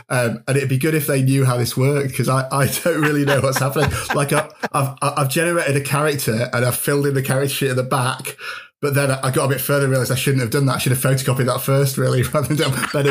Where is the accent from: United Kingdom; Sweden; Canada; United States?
United Kingdom; Yorkshire and the Humber; I am from Yorkshire, Craig, so I'm always looking for sort of a bargain